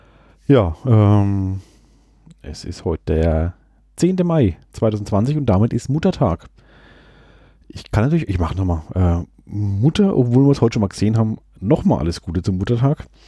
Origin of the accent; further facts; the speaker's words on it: Schweinfurt, Bavaria, Germany; sind in meine alte Heimat Schweinfurt mal gefahren.